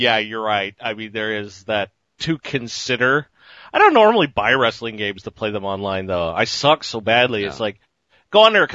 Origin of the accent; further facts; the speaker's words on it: California, United States; And he's licensed to practice here in California, my home state.